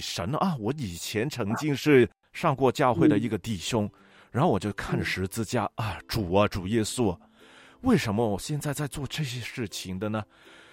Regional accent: Hong Kong; 因为啊，我是香港的嘛，所以呢，我通常呢就会听粤语版的啊。

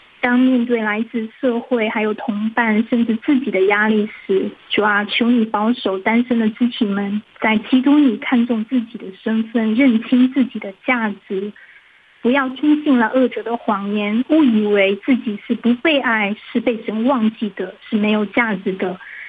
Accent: Jiangsu, China; 大家好，我是江苏的

